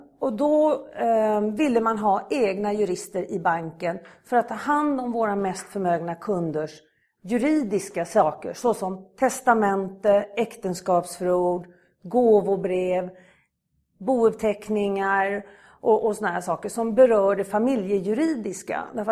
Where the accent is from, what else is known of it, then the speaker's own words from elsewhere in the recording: Malmö, Skåne, Sweden; Född och uppvuxen i Malmö.